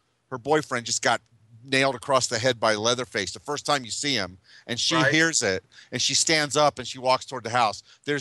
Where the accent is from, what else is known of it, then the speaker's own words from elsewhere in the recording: Ohio, United States; Cleveland. Oh, nice. That's, I'm from Ohio, so that's why I was kind of curious about the Mansfield thing.